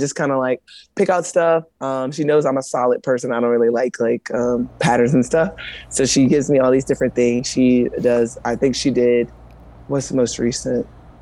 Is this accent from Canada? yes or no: no; Columbia, South Carolina, United States; Yes, I am here in my hometown, Columbia, South Carolina.